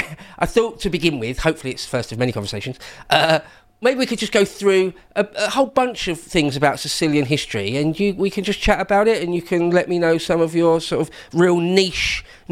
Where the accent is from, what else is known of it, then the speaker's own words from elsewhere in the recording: England, United Kingdom; As an Englishman, you like to think, oh, we've got so much history.